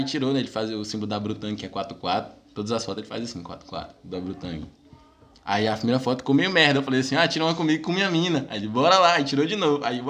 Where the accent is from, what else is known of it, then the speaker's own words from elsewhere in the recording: Bahia, Brazil; ô, a gente é da Bahia, a gente curte muito